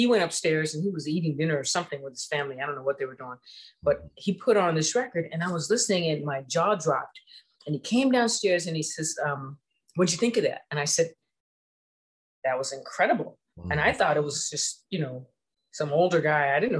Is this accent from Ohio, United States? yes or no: yes; Ohio, United States; We grew up on … I'm from Ohio.